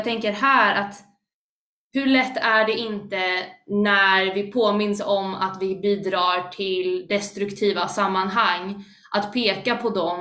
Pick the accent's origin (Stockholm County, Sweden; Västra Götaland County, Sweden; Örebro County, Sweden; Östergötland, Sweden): Stockholm County, Sweden; Stockholm; Jag är inte bara kristen utan jag är stockholmare. Jag är inte bara kristen utan jag är musiker.